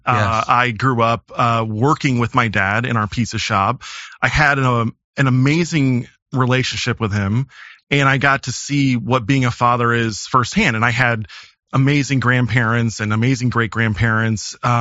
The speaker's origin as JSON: {"language": "English", "town": "Quad Cities", "country": "United States", "tie": "born or raised there", "said": "Well, I grew up in the Quad Cities. It's Western Illinois and Eastern Iowa. It's on the Mississippi River, hometown of John Deere Tractors."}